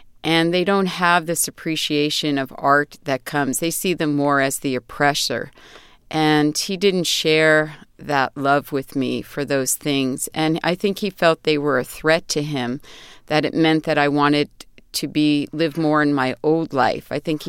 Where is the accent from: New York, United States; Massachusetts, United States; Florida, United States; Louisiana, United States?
New York, United States; New York City; I grew up in New York City.